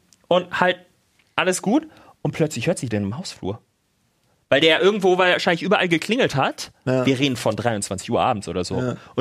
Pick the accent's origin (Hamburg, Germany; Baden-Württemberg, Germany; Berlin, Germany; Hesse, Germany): Berlin, Germany; Oder ich komme ja aus Neukölln